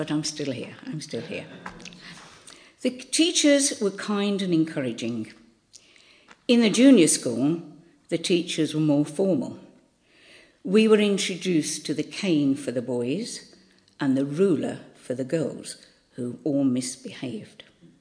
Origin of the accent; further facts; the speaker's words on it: Birmingham, West Midlands, United Kingdom; I was born in Aston, Birmingham. Aston was a part of Birmingham that was the slum area.